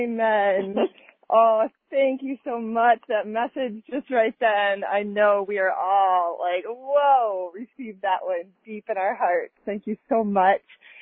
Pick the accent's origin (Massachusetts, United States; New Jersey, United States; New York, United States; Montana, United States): Massachusetts, United States; now in Santa Cruz Mountains, United States; I'm in the Santa Cruz Mountains, and that's where my beautiful, beloved home is. But I'm from Massachusetts.